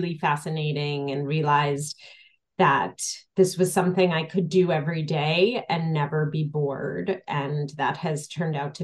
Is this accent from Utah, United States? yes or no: no; Brooklyn, New York, United States; No, I grew up in Brooklyn, born and bred. I went to grammar school at St. Edmund's in Marine Park near Sheepshead Bay, and I attended high school Bishop Kearney